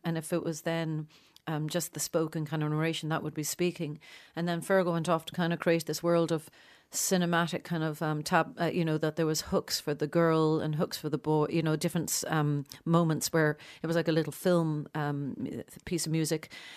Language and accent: English; Ireland; And we just felt like as little Irish people, how, you know, I wasn't trained at this at all.